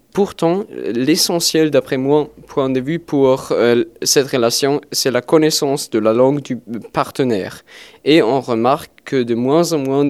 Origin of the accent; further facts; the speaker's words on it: Saarlouis, Saarland, Germany; j'ai 20 ans, je viens de Sarre-Louis, la ville jumelée de Saint-Nazaire